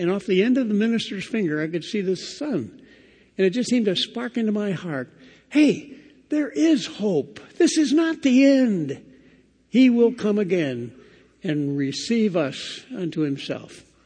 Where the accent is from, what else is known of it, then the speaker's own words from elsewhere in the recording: Detroit, Michigan, United States; moved away as an adult; didn't say that I was born in Detroit and at 18 went in the Air Force and left Detroit and never went back.